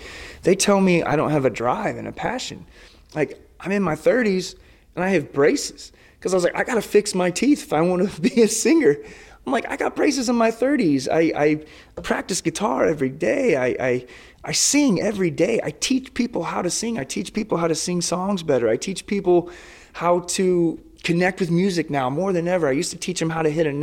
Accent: United States; As an American, you're like, it's the most proudest thing.

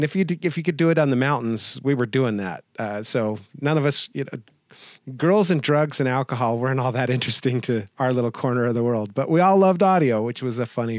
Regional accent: Ogden, Utah, United States; Yeah, born and raised in Ogden. I love Ogden.

